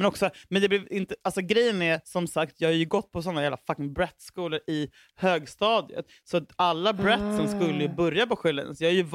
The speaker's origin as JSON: {"language": "Swedish", "town": "Huddinge", "region": "Stockholm County", "country": "Sweden", "said": "Alltså kanske inte jag såg som det bara för att jag var från Huddinge."}